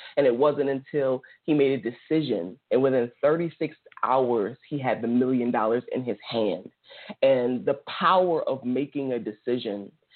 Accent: New Orleans, Louisiana, United States; now in California, United States; And so I didn't end up going to college, you know, here in California, but I went in New Orleans, my hometown.

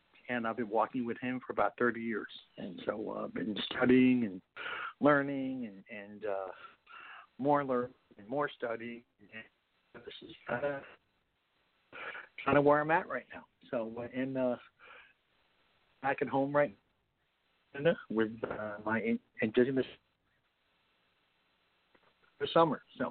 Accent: Saskatchewan, Canada; I come from Fishing Lake First Nation, Saskatchewan, Canada. That's kind of in southern Saskatchewan. I am a 60s scoop survivor.

